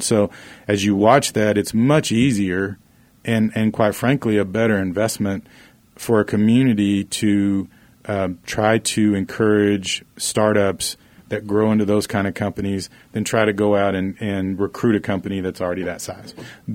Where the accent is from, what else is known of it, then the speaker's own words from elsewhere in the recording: Oklahoma, United States; my hometown is a little town in southwest Oklahoma that has struggled for a number of years in these same issues